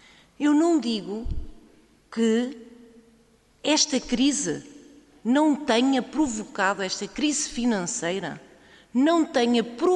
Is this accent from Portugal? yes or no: yes; Alentejo, Portugal; eu sou alentejana, mas eu vivo numa zona de minifúndio, onde as mulheres trabalham tanto como os homens na agricultura. Estou a viver no Nordeste Transmontano.